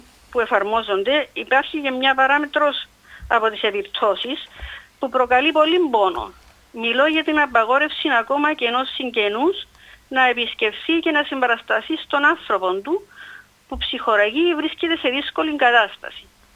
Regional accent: Nicosia, Nicosia District, Cyprus; είμαι από τη Λευκοσία

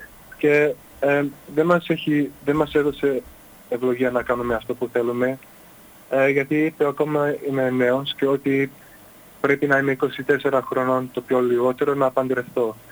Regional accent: Adelaide, South Australia, Australia; είμαι από την Αδελαίδα, Αυστραλία

